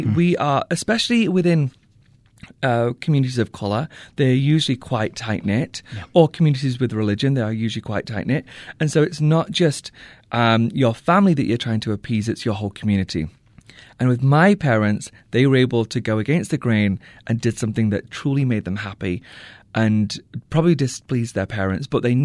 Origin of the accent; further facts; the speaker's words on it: England, United Kingdom; But I was raised in England.